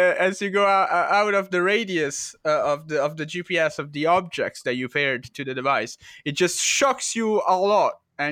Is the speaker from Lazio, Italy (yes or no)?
yes; Rome, Lazio, Italy; English is a second language; I'm from the middle. I'm from Rome.